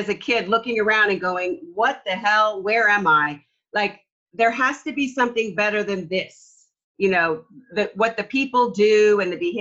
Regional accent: New York, United States; because I'm from New York and I just kind of say it like it is.

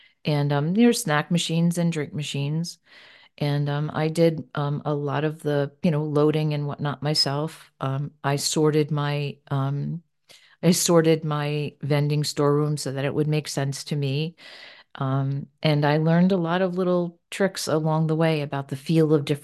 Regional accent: New Jersey, United States; moved away as an adult; also born or lived in Pennsylvania / Florida; Actually, I am from New Jersey. I grew up in New Jersey and moved to Pennsylvania when I was 30.

